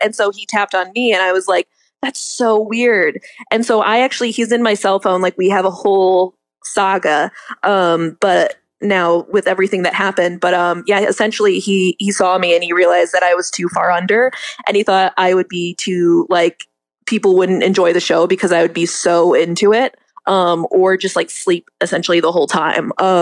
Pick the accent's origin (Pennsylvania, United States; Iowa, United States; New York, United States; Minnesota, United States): Iowa, United States; But essentially, I'm from Iowa, and so I was on a bus back from a game that got canceled because it was a storm